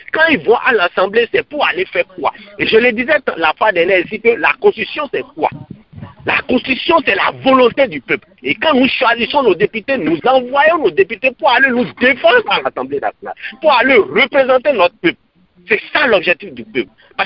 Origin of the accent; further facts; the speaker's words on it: Benin; now in United States; Même si moi, je suis jeune, moi, je ne vis pas au Bénin. Même si je suis béninois et j'aime beaucoup le Bénin, mais je peux retourner au Bénin à tout moment. Mais aujourd'hui, sachant que je suis aux États-Unis